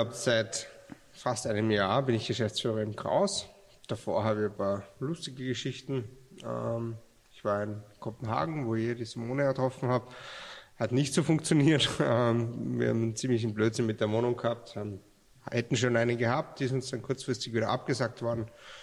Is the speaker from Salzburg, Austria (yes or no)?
yes; Salzburg, Austria; Kurz vorweg, ich habe ein bisschen einen Dialekt. Ich bin ja aus Salzburg.